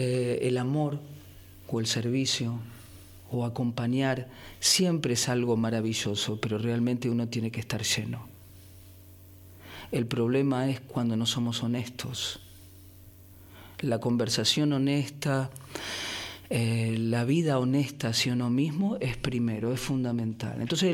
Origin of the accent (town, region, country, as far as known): India; born or raised there; also born or lived in Rosario, Argentina